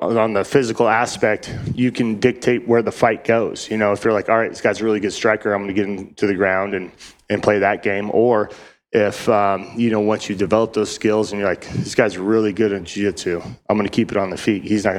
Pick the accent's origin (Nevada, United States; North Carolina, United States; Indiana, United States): Nevada, United States; now in Arizona, United States; Because, you know, I come from Nevada and did everything there is to do in Nevada.